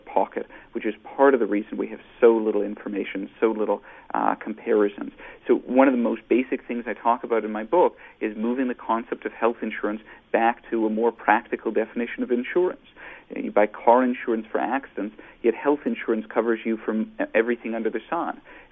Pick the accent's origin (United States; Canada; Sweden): Canada; I was born and raised in Canada. I trained in Canada. I'm actually still licensed in Canada.